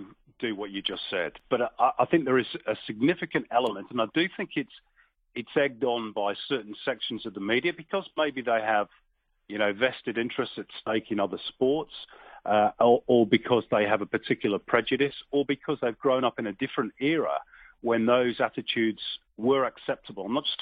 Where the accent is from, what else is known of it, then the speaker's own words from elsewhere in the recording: England, United Kingdom; I have to deal with that a lot as well, being English.